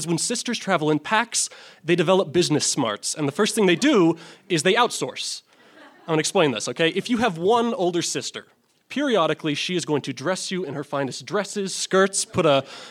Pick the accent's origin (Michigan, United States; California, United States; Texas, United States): Texas, United States; I grew up in Central Texas.